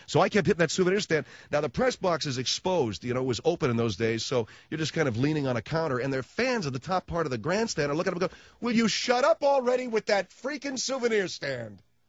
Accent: Arcadia, United States; my hometown, Arcadia, they got, when they used to have like 16 different teams when I was a kid growing up, they got none.

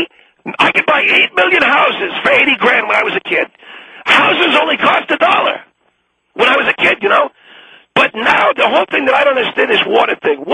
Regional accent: Brooklyn, New York, United States; And when I grew up in Brooklyn, which I grew up in Woodbridge, Brooklyn, which is a ghetto now.

